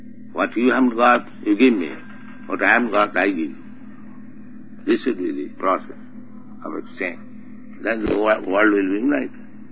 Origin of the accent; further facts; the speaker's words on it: India; Therefore, I am an Indian, poor Indian.